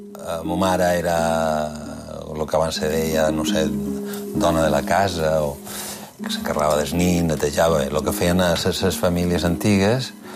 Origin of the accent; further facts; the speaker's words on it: Vinaròs, Valencian Community, Spain; born there; also born or lived in Almería / Canary Islands / Andorra; now in Palma, Spain; jo vaig néixer a Vinaròs, que és el Baix Maestràs, però abans d'arribar a Mallorca, la família varen viure a Almeria, que és, ma mare és d'Almeria, a les Illes Canàries, a Andorra, i varen acabar a final a Palma.